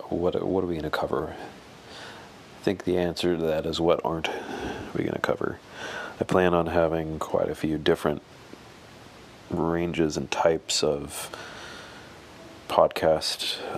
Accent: Alaska, United States; So after growing up in Alaska, I then made my way down to South Carolina.

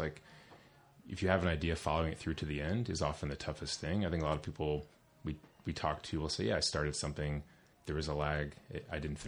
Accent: New Jersey, United States; Like, I grew up in the Pine Barrens. I worked on a blueberry farm.

